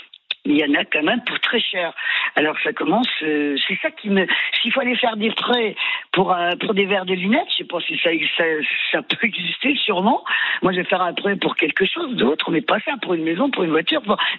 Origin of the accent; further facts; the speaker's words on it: Spain; Pourtant, on est espagnol, on était très proches.